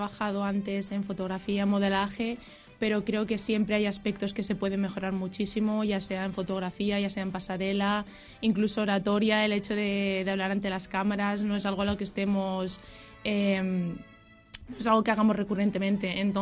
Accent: Benissa, Valencian Community, Spain; que lo hice en mi pueblo, Benissa, con toda mi gente

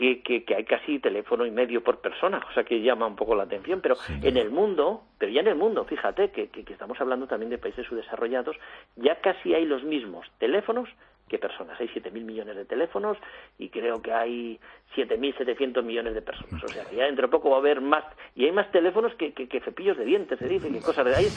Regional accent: Spain; los españoles tenemos que estar como orgullosos, ¿no? Porque barre el móvil, pero también somos el país de Europa con más smartphones.

